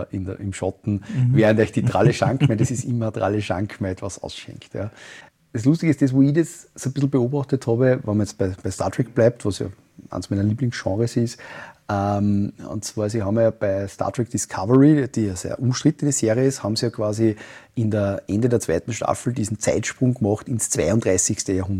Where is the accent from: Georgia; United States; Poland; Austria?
Austria; Upper Austria; Und ich darf Haxen sagen, ich bin Oberösterreicher